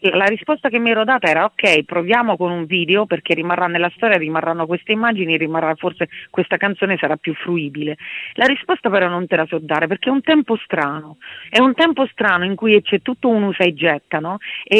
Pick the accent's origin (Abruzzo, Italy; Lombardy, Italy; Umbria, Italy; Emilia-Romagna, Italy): Abruzzo, Italy; Manoppello; girato nelle miniere di Manoppello, Letto Manoppello, insomma dalle mie parti, quindi lì vedrete le nostre miniere